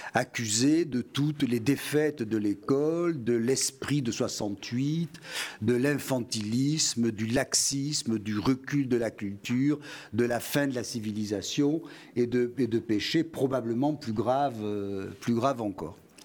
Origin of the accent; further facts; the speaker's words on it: Bordeaux, Nouvelle-Aquitaine, France; je suis très très heureux d'accueillir ici, en tant que Bordelais